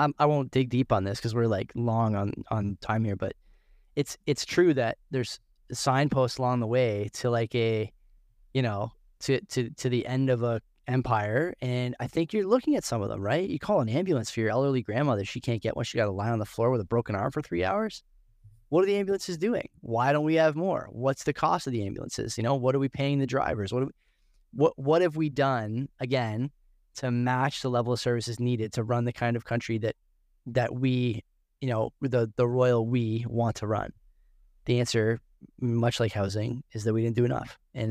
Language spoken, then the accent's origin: English; Canada; And it's sad to see, man, as a Canadian.